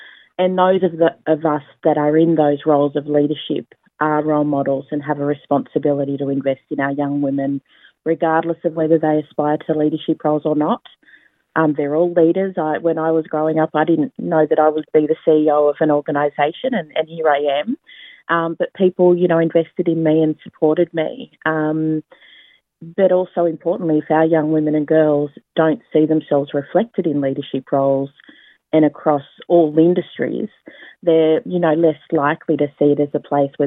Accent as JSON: {"language": "English", "town": "Taree", "region": "New South Wales", "country": "Australia", "tie": "born or raised there", "also_born_or_lived": "Sydney", "said": "So I'm a proud Biripi and Gadigal woman. Biripi on my mum's side and Gadigal my dad's side. Born in Sydney, but raised on my mother's country up on the mid-north coast of New South Wales, Taree."}